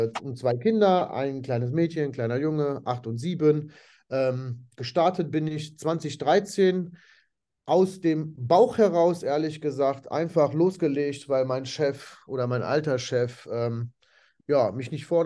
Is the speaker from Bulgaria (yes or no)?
no; Italy; now in Germany; ich bin zwar in Italien geboren und auch italienisch aufgewachsen, aber da habe ich tatsächlich gemerkt, ich bin eigentlich Deutscher und kein Italiener. Und bin wieder zurückgekommen nach Deutschland